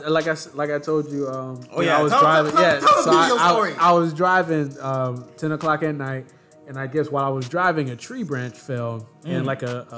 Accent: Michigan, United States; I'm from Michigan. You know, we have like squirrels, but you know, coming down here was a complete different environment.

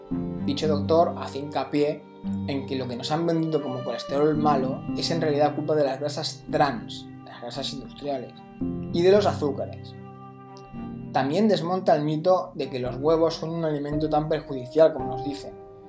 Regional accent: Spain; sobre todo en mi país, España, se lleva haciendo eco durante años

